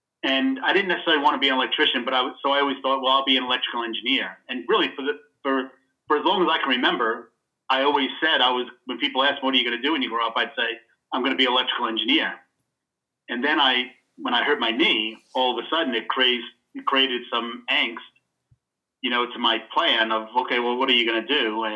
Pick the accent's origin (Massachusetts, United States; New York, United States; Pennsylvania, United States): New York, United States; Growing up in New York was the mecca of the universe, and I'm a New Yorker at heart, and people who drive with me will confirm that I am a New Yorker.